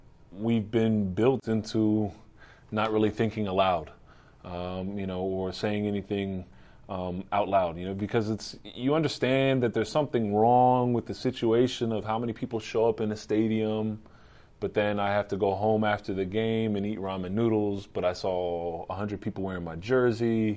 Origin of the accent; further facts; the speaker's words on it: Lebanon, Pennsylvania, United States; I grew up in Lebanon, Pennsylvania, and I grew up, you know, with my mom in a single parent home for the most part.